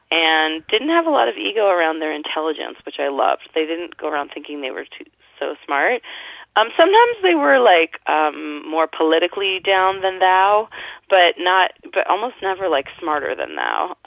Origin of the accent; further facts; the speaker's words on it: Toronto, Ontario, Canada; I grew up in Toronto. I'm used to winters and cold and gray